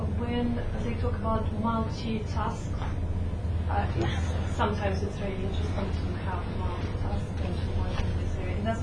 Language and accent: English; Kazakhstan; English is a second language; I'm from Kazakhstan, and I spent 15 years working as a psychologist in Kazakhstan.